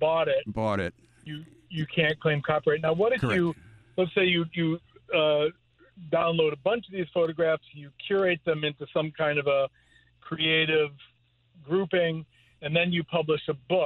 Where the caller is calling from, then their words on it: Rhinebeck, New York, United States; Calling from Rhinebeck.